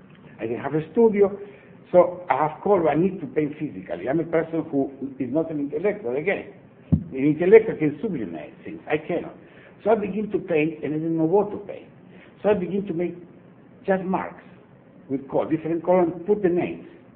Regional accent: Argentina; moved away; I didn't know Support Surfaz at all. I come from Argentina, go to Israel.

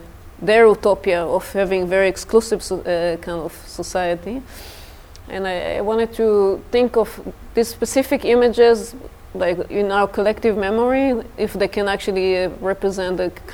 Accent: Israel; I had in my imagination for years growing up in Israel that this is the perfect society to live

